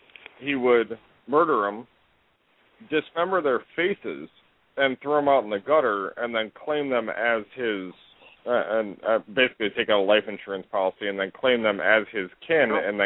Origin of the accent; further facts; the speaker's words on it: Houston, Texas, United States; Yeah, he's Texas, and he's not far from where I grew up in Houston.